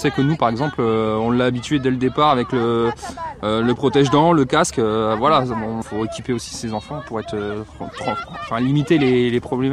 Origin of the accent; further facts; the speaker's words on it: Brittany, France; on vient de Bretagne